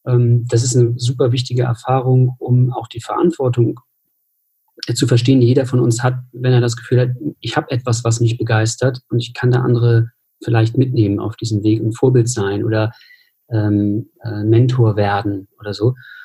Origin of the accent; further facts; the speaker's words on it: Hamburg, Germany; dass ich bin selber Hamburger